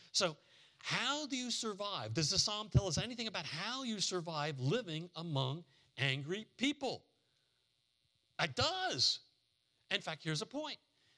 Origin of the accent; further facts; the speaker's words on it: Delaware, United States; And Joe Biden from my home state of Delaware got elected.